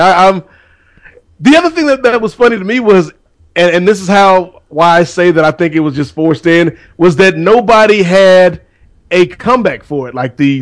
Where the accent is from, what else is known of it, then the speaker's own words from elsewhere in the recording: Red Hook, New York, United States; I heard that word a lot growing up in Red Hook.